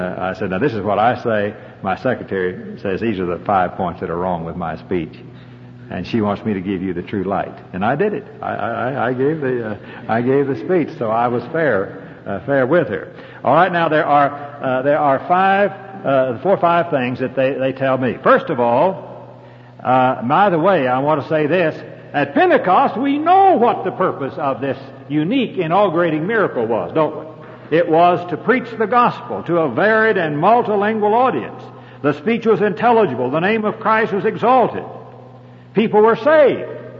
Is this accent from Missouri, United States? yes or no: yes; Springfield, Missouri, United States; I grew up in a town which is a tongue-speaking town. There are more people speak tongues in my hometown than any city, I suppose, of its size in the United States, Springfield, Missouri.